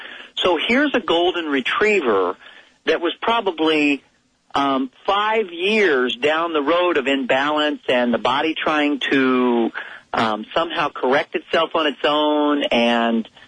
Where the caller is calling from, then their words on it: Illinois, United States; Well, it's a little more blustery than I like Central Illinois where I'm at. And I was raised on a dairy farm